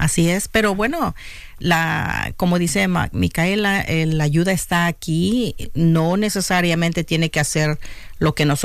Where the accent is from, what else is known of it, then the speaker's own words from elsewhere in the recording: Puebla, Mexico; now in United States; Ok, bueno, originalmente yo soy de México.